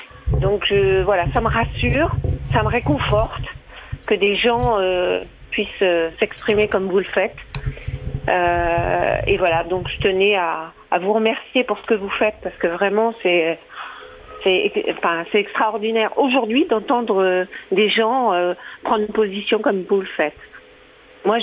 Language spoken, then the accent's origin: French; France; born there; Je suis née en France. De parents maghrébins qui ont donné leur vie pour la France